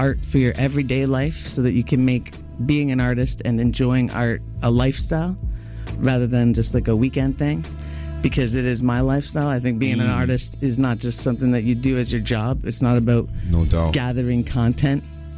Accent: London, Ontario, Canada

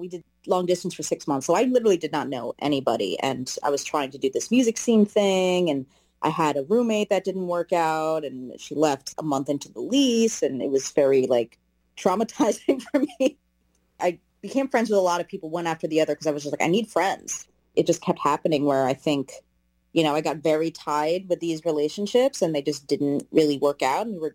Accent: New Jersey, United States; moved away as an adult; now in Los Angeles, United States; especially moving to a brand new city, I'm from New York, or from New Jersey, New York. I moved to Los Angeles in 2018.

